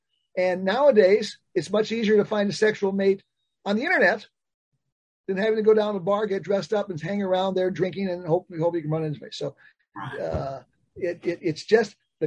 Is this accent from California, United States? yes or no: yes; Los Angeles, California, United States; Well, I didn't grow up in Portland. I grew up in Los Angeles.